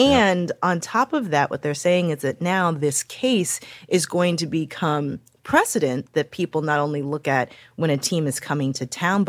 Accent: St. Louis, Missouri, United States; now in Washington, United States; Now, I do live in D.C. now, but as I may have mentioned once or twice, I am actually from St. Louis.

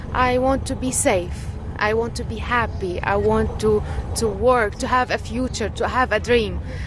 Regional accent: Homs, Homs Governorate, Syria; I'm from Syria.

